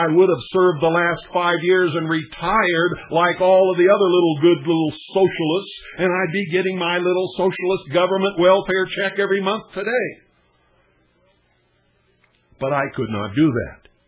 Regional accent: United States; I would be the first one in line every year to make sure that I paid because I am an American patriot. I am a law-abiding citizen. I served my country in the United States Air Force and the United States Navy.

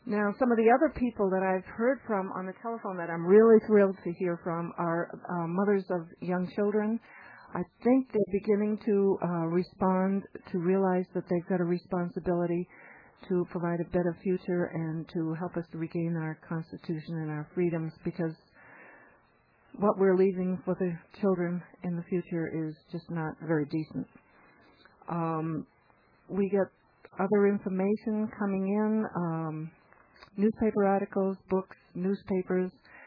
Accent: New Hampshire, United States; Of course, you know, I come from New Hampshire, so Maine, New Hampshire, Vermont, Massachusetts, Rhode Island.

